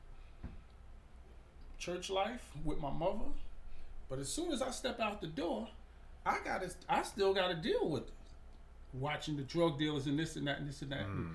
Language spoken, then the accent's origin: English; Brownsville, New York, United States; But when growing up in Brownsville, we seen the Chinese people, the Arabic people. We seen everybody but us.